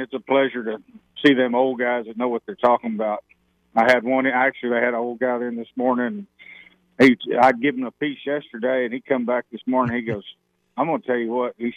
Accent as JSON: {"language": "English", "region": "Texas", "country": "United States", "tie": "born or raised there", "said": "I grew up in Central Texas and grew up cutting meat around a bunch of old Germans. And I always remember them doing it, but our climate down here in South Texas is just not conducive to what they did."}